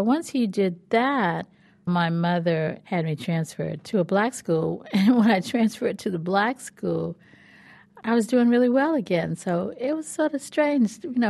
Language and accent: English; Washington, District of Columbia, United States; also born or lived in Virginia; Well, I was born in Virginia, but I grew up in Washington, D.C.